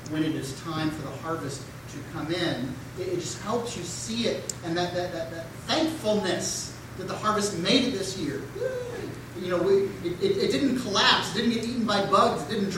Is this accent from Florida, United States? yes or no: yes; Orlando, Florida, United States; kind of runs the gamut of what was available as elementary school growing up in Orlando